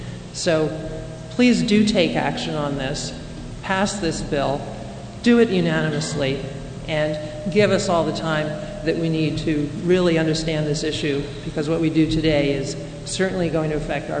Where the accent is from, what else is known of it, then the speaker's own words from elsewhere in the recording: Sugar Hill, Georgia, United States; from Sugar Hill, and like some of you, a freshman representative.